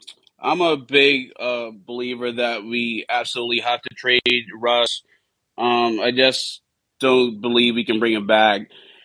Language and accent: English; Bahamas; Probably a little biased. I'm from the Bahamas.